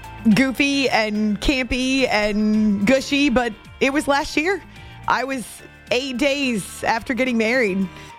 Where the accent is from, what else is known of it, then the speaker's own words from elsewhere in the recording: New Hampshire, United States; Because I used to love the snow growing up in New Hampshire.